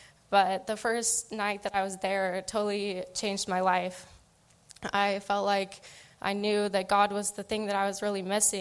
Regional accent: Medford, United States; All right, so I grew up here in Medford. I actually grew up going to Christian school. My parents were Christians, so that's kind of all I knew growing up.

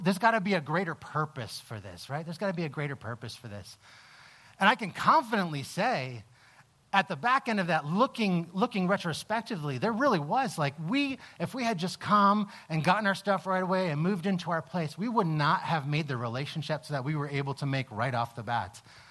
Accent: East Coast, United States; born and raised in the East Coast, spent a lot of time in the East Coast, not far from New York City, not far from Boston, spent a lot of time in both of those cities.

